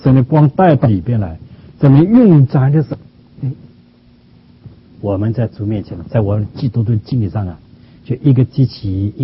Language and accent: Chinese; China